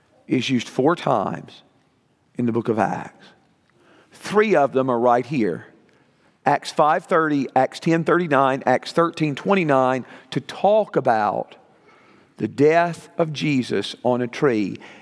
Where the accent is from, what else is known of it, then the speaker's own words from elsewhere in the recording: Tennessee, United States; I'm thankful that as a young person growing up in Middle Tennessee, I was surrounded by a good number of young people who were Christians